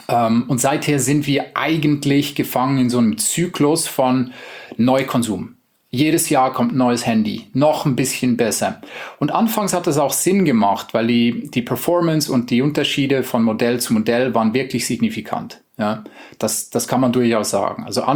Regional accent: Switzerland; Ich schätze das auch sehr in Deutschland. Ich bin selber Schweizer.

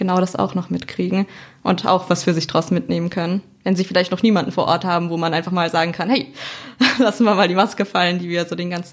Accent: Baden-Württemberg, Germany

